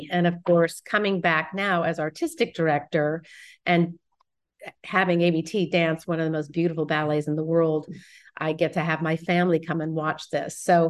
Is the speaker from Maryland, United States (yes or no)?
yes; Bethesda, Maryland, United States; So I am from Bethesda, Maryland, and I had my first performance at the Kennedy Center when I was a young child